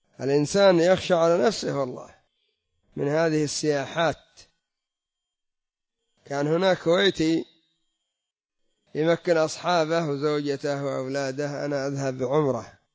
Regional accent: Yemen; كما يقول العامة عندنا في اليمن ينفخ

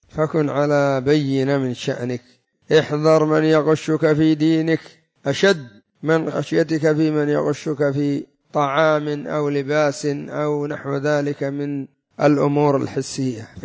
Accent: Yemen; وعندنا في اليمن

